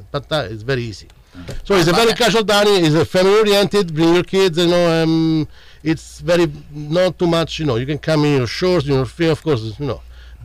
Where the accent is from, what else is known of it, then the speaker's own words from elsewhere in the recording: Rome, Lazio, Italy; moved away as an adult; I come from Rome mm-hmm. and grew up in Rome and worked in central Rome many years. Then I left Italy when the Euro came.